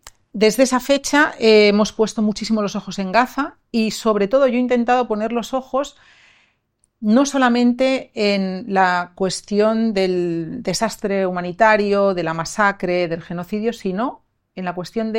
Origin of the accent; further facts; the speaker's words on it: Madrid, Community of Madrid, Spain; born there; now in Mallorca, Spain; nací en Madrid, pero llevo viviendo casi 2 décadas en Mallorca, por lo tanto, además de madrileña, me considero ya mallorquina. Además de llevar aquí casi 20 años